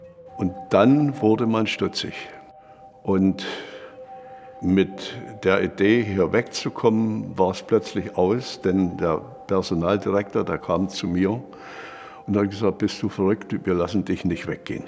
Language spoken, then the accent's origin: German; Zittau, Saxony, Germany; Und habe mich in meiner Heimatstadt Zittau